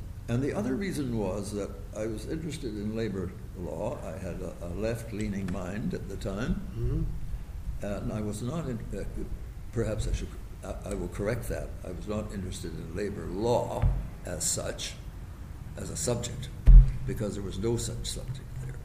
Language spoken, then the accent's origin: English; Canada; I took French for several years, for example, beyond the required time, thinking that I would, as a Canadian, should have it